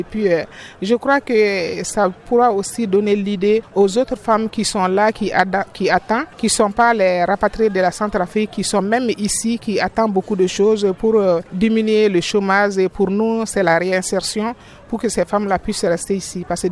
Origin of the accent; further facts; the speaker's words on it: Mali; chez nous au Mali.